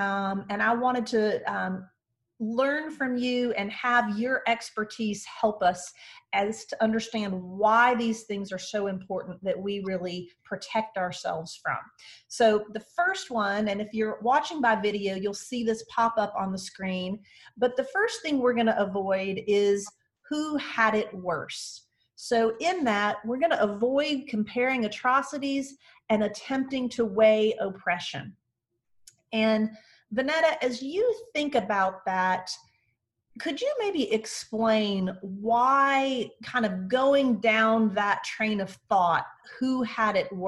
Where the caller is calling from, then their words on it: Cleveland, Ohio, United States; I'm recording this from Cleveland, Ohio, and we have sun but not warmth.